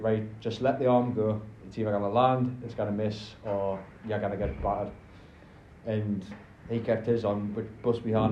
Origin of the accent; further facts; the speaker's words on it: North East England, United Kingdom; I'm from north of Newcastle, a county called Northumberland.